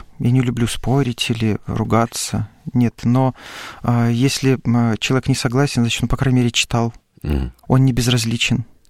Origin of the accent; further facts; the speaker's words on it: Gomel, Gomel Region, Belarus; Как-то я шел в задумчивости по улицам Гомеля, моего родного города.